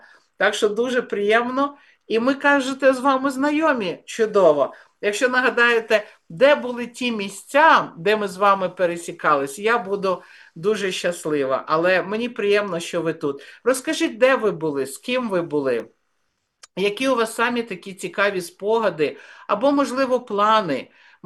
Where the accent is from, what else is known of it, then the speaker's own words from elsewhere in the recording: Zaporizhzhia, Zaporizhzhia Oblast, Ukraine; moved away as an adult; also born or lived in Kyiv; now in Vilnius, Lithuania; Я родом з Запоріжжя, але з 19-го жила в Києві, а в 2013 року мене запросили працювати в церкві в Вільнюсі. Тому я тут.